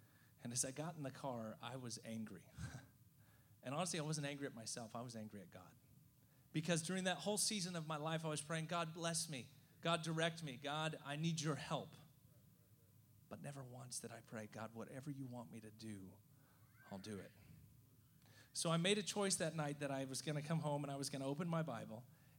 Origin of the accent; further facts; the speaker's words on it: Japan; I grew up in Japan. I speak the language.